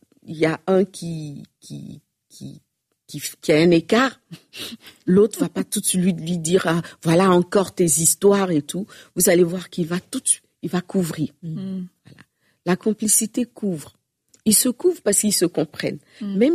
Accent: Abidjan, Côte d’Ivoire; chez nous à Abidjan, on dit il y a cette manquance

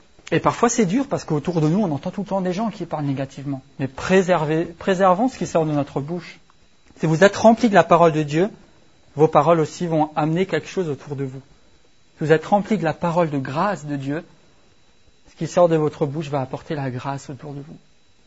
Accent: France; parce que je suis français

